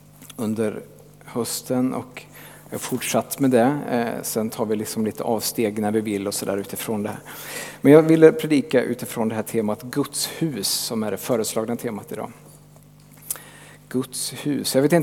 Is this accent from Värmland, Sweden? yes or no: yes; Karlstad, Värmland, Sweden; Det här är hemma i Lilla Skåre där jag kommer ifrån, utanför Karlstad.